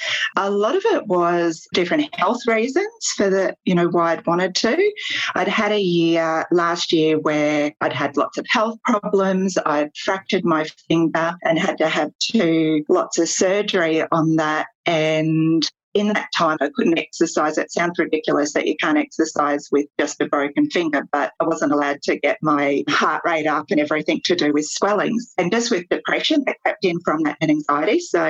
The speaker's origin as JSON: {"language": "English", "town": "Toowoomba", "region": "Queensland", "country": "Australia", "said": "I'm from Toowoomba and I have three beautiful boys. I'm 45, turning 46 this year"}